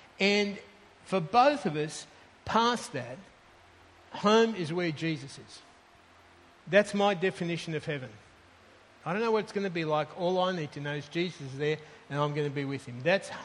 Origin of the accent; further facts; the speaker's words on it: Port Moresby, National Capital District, Papua New Guinea; also born or lived in Australia; I grew up in PNG in Port Moresby. If there's ever a country that's my home, it's that place that's got that place in my heart.